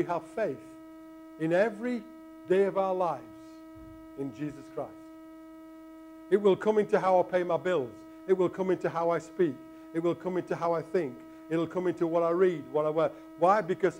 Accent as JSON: {"language": "English", "region": "Yorkshire and the Humber", "country": "United Kingdom", "said": "Listen, I'm a Yorkshireman."}